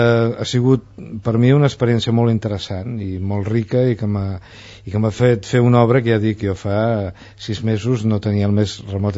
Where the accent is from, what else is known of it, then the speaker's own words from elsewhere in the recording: Vilaplana, Catalonia, Spain; now in Barcelona, Spain; jo vinc d'una ciutat, fa molts anys que visc aquí, però a Reus ni a Vilaplana, al meu poble, no hi ha metro